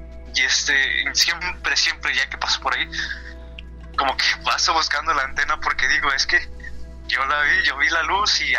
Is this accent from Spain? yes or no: no; Teziutlán, Puebla, Mexico; yo de esto te estoy hablando de donde yo soy de Puebla, Teciutlán, Puebla. Allá, sí. Teciutlán significa cerro donde graniza.